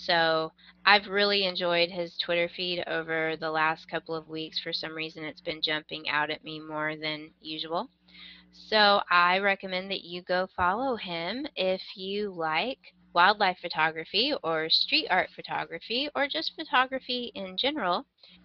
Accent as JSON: {"language": "English", "region": "Texas", "country": "United States", "said": "I'm from Texas and I don't pronounce things very well."}